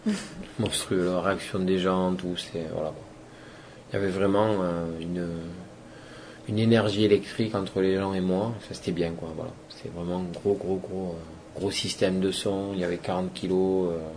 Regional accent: Toulouse, Occitanie, France; Je suis originaire de Toulouse, né à Toulouse, fils de restaurateur italien, d'origine italienne, donc.

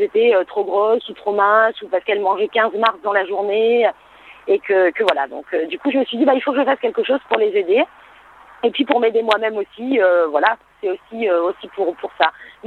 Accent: Southern France, France; je dis je viens du Grand Sud. Parce que j'ai vraiment cette culture du Sud et j'appartiens au Sud de la France, quoi.

